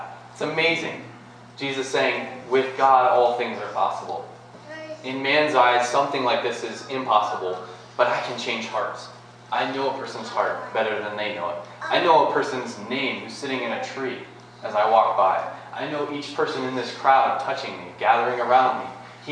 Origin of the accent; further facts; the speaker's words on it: Hobson, Montana, United States; Growing up in Hobson, like I've told you before, grew up and graduated from Hobson High School, down there by Lewistown.